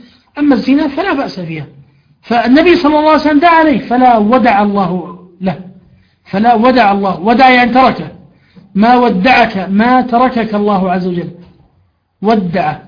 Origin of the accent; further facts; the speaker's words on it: Jordan; وأنا صغير سبحان الله رأيتها في إحدى القرى عندنا في الأردن في قرى عجلون